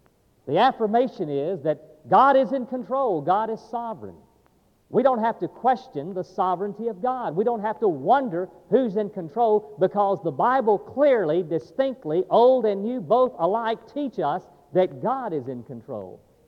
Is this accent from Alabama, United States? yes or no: yes; Alabama, United States; also born or lived in Texas; I was born in Texas, and so I grew up with the Alamo in the backdrop as history, a defining point in history. And I lived all my life in Alabama